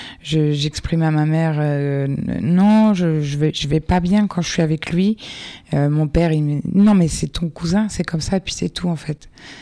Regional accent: Brittany, France; donc j'ai 31 ans, je viens de Bretagne

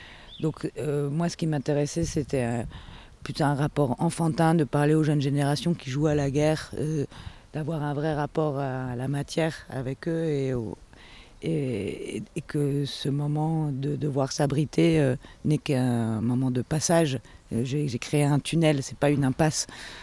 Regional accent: Lille, Hauts-de-France, France; je suis artiste. Je suis originaire de Lille, pas très loin d'ici, et j'ai un bout de famille à Amiens

